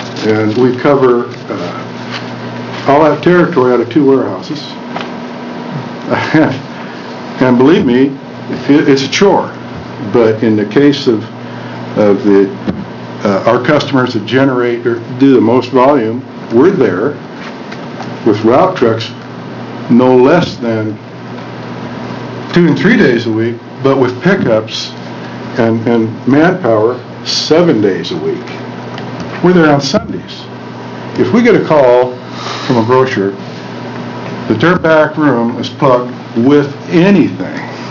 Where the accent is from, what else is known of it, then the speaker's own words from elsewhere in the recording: La Grande, Oregon, United States; we're from LeGrand, PepsiCo Bull in Eastern Oregon.